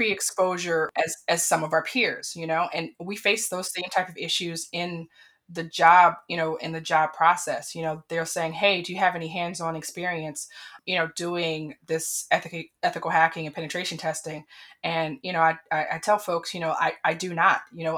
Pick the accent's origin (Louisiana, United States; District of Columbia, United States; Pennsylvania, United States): District of Columbia, United States; Washington; You know, I am from Washington, D.C. So I went to D.C. public school.